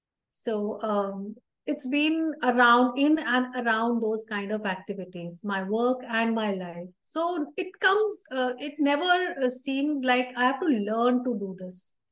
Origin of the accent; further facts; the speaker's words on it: Delhi, India; So I grew up in Delhi.